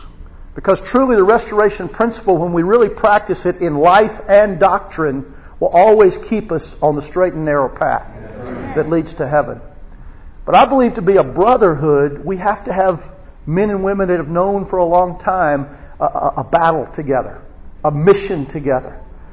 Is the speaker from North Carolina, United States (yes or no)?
yes; Charlotte, North Carolina, United States; accent: Southern; But I grew up in Charlotte. I'm not a stranger to the South. I understand. My accent, I still get credited to being Southern, even though I've been up above the border for about 23 years now.